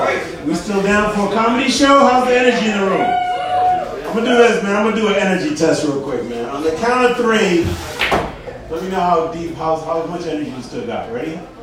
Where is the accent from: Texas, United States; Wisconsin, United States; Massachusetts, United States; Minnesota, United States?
Massachusetts, United States; Boston; I know these are New York guys. I'm actually from Boston.